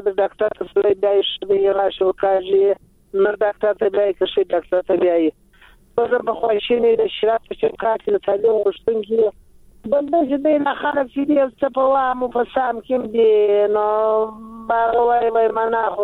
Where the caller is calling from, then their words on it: Uruzgan, Afghanistan; روزګان ولایت